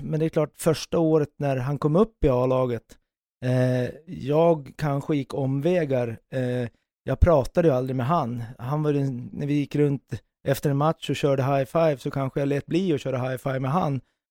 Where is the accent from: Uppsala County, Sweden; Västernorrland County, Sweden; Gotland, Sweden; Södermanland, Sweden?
Gotland, Sweden; jag jobbade tillsammans med en kreativ herre hemma på Gotland